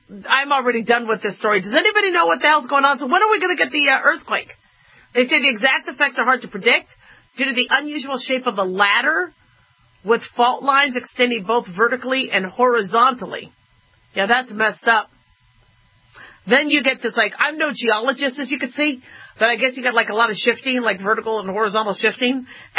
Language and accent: English; California, United States; I was born in California, so as far as I'm concerned, I am very connected. I still consider myself a Californian.